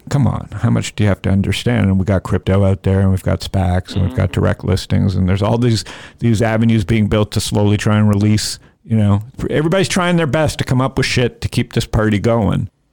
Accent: Canada; I'm the guy who's one foot out the door as a Canadian who's enjoyed this.

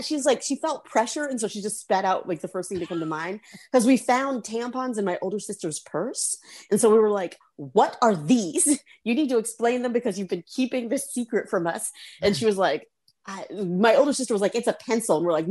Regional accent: Charlotte, North Carolina, United States; So I am from Charlotte, North Carolina.

